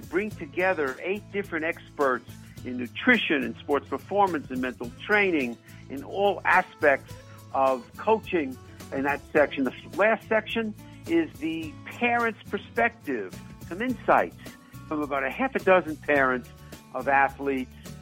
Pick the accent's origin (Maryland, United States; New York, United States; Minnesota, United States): New York, United States; Massapequa; I'm Massapequa.